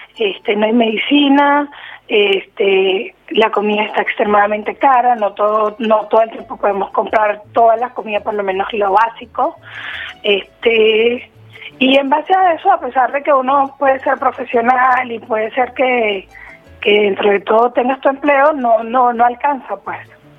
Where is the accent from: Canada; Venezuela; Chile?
Venezuela; moved away as an adult; now in Argentina; llegué a Argentina hace exactamente 4 meses y medio, y me vine de Venezuela por conseguir o encontrar un sueño